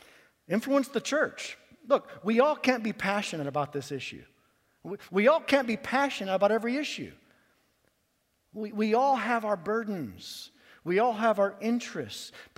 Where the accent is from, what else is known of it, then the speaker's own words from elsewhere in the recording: Pennsylvania, United States; I was from Pennsylvania.